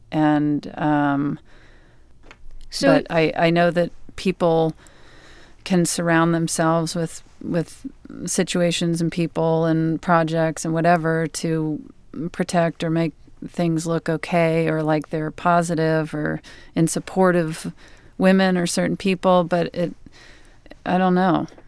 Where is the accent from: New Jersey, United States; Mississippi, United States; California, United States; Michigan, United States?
Mississippi, United States; I'd really love to get married on the beach in my hometown in Mississippi.